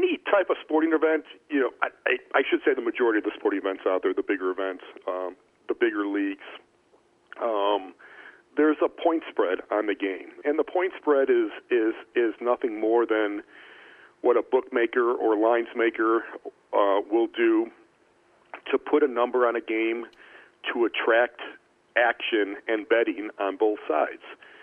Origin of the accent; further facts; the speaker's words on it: Chicago, Illinois, United States; I was born and raised in Chicago, so always been a big fan of WGN.